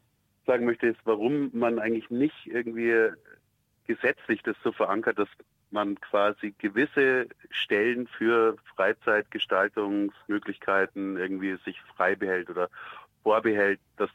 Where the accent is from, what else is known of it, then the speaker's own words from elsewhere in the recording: Munich, Bavaria, Germany; ich bin auch in München aufgewachsen und geboren